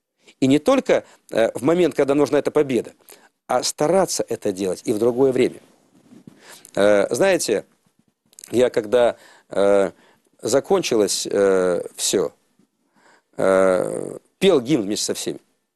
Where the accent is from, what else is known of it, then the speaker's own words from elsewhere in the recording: Rostov-on-Don, Rostov Oblast, Russia; born there; Я родился в Ростове-на-Дону, у меня казачья кровь во мне течет.